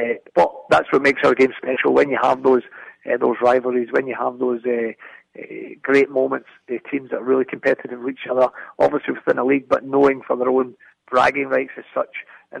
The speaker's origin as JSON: {"language": "English", "town": "Glasgow", "region": "Scotland", "country": "United Kingdom", "tie": "born or raised there", "said": "growing up in Glasgow"}